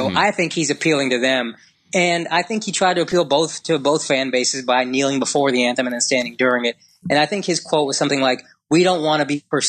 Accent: Dallas, Texas, United States; I took a tour of Cowboys Stadium, like, born and raised in Dallas, big Cowboy fan

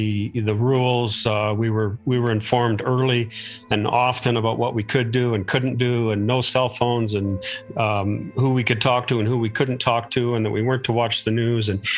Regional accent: Calgary, Alberta, Canada; born there; I was born here in Calgary, and so true Calgarian

